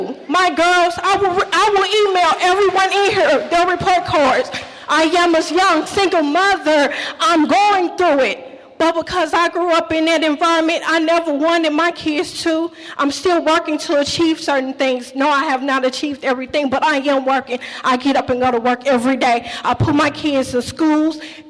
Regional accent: Missouri, United States; Yes, I am from North County. My children do go to Normandy Middle.

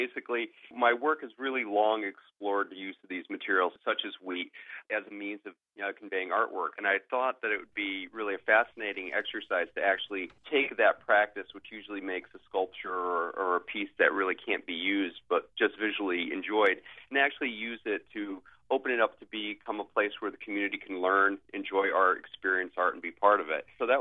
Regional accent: Naugatuck, Connecticut, United States; my grandmother has kept a small plot of wheat when she was alive back when I was growing up in Naugatuck, Connecticut.

